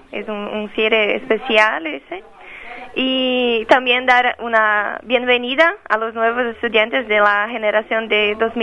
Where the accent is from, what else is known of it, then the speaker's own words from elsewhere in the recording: Rio Grande do Sul, Brazil; Spanish is a second language; Yo soy de Río Grande del Sur, soy gaucha.